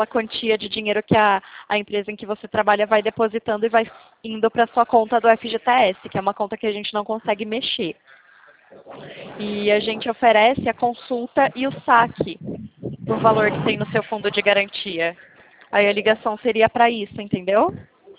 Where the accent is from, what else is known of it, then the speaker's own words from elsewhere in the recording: Rio Claro, São Paulo, Brazil; Eu sou de Rio Claro, é pertinho, pertinho de você.